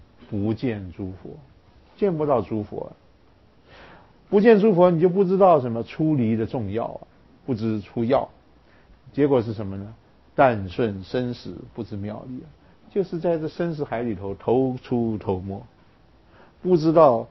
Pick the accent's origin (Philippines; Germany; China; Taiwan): China; 我们中国人喜欢简略哈